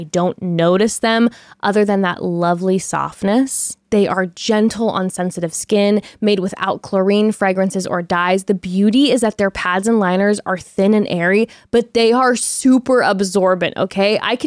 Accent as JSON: {"language": "English", "region": "Oklahoma", "country": "United States", "said": "because he's from Harvard and I'm from Oklahoma, so obviously I'm not as smart as him."}